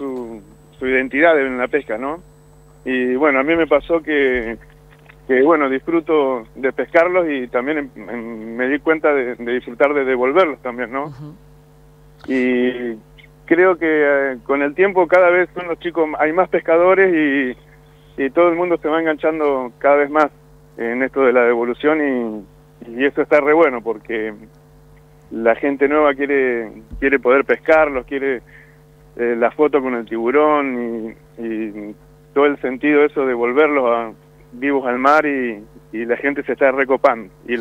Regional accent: Viedma, Río Negro, Argentina; nosotros somos de Viedma, Río Negro

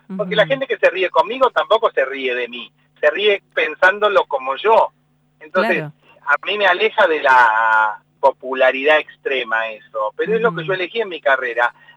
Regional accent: Córdoba, Argentina; creo que los cordobeses tenemos una manera de contar las cosas que es graciosa y yo no tengo tonada

